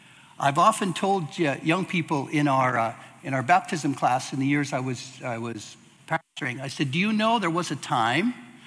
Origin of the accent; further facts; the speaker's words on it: Manitoba, Canada; When I was a teenager growing up in Manitoba on the farm, we had a neighbor